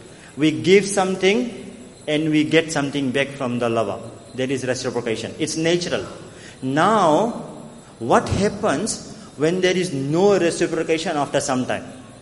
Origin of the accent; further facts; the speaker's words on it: Melbourne, Victoria, Australia; Let's say, you know, as I said, I come from Melbourne in Australia.